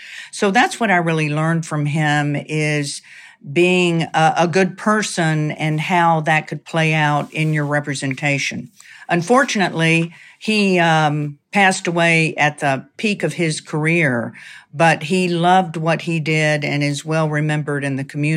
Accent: Gadsden, Alabama, United States; Well, I grew up in North Alabama, in Gadsden, Alabama, and my dad thought being a lawyer was the greatest honor and privilege anyone could ever have.

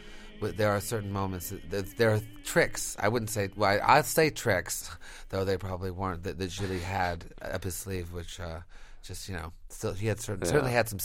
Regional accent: Montreal, Quebec, Canada; I took because that's the name of the main drag where I grew up in Montreal.

